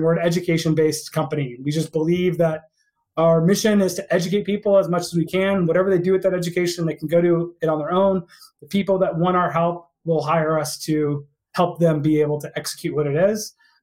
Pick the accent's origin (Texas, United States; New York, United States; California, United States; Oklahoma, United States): Texas, United States; Houston; I was born and raised in Texas, out in Houston.